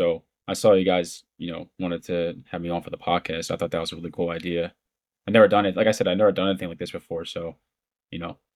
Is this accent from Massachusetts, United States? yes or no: no; Philadelphia, Pennsylvania, United States; Like I said, I'm from Philly, so a huge Phillies fan.